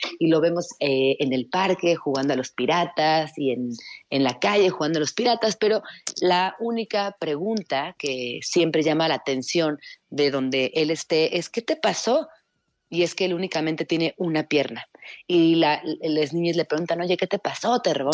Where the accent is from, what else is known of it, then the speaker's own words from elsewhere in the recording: Chiapas, Mexico; Estamos en San Cristóbal. Y nos vamos a Comitán en unas horas, así que pues feliz de estar por acá, por mi tierra, visitando a la familia